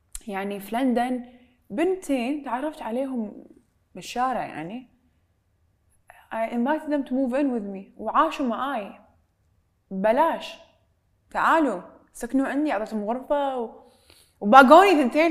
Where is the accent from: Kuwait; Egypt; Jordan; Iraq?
Kuwait; moved away; أنا اللي طلعت من الكويت بس أبي أسس حياتي وأسست لنفسي حياة خارج الكويت ما كنت أسوي هالحياة لو كنت قاعدة في الكويت